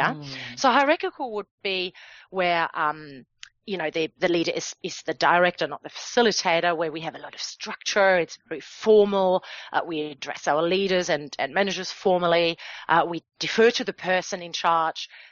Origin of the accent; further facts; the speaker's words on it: Germany; English is a second language; it's not so much in my home country, Germany.